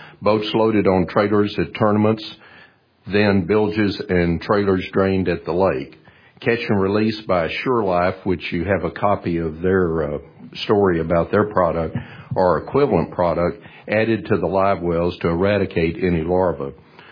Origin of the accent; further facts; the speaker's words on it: Temple, Texas, United States; I'm from Temple, Texas. I'm a boat dealer in Temple.